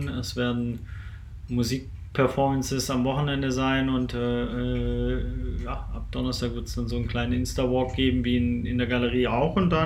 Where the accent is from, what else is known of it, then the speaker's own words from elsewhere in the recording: Stuttgart, Baden-Württemberg, Germany; born there; Stuttgart